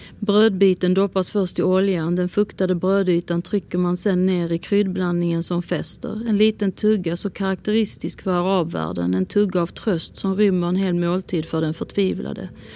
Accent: Palestine; För jag är ju palestinier och jag har ju följt den där frågan ända sedan jag föddes.

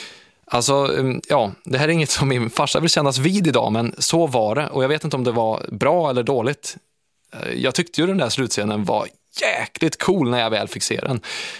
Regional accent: Värmland, Sweden; där jag kommer ifrån i Värmland i början av 90-talet

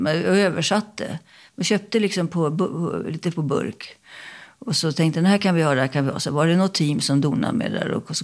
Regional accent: Skåne, Sweden; accent: Scanian; Jag tog fram mitt skånska jag.

